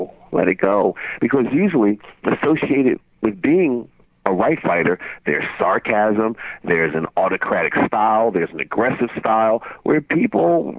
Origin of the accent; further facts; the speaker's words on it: Philadelphia, Pennsylvania, United States; I wanted to take my daughter back to my old neighborhood where I grew up in Philly.